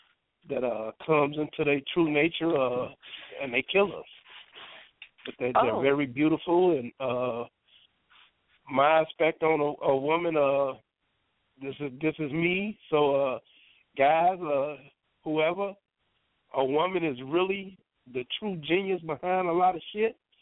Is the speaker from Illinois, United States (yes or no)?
yes; Chicago, Illinois, United States; Well, I'm from Chicago. 45 years old.